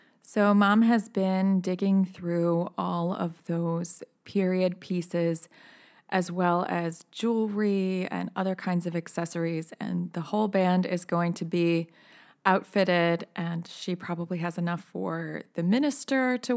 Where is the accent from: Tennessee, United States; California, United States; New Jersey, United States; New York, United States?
New Jersey, United States; I grew up in Hunterdon County, and my mother is still very much involved with the Kingwood United Methodist Church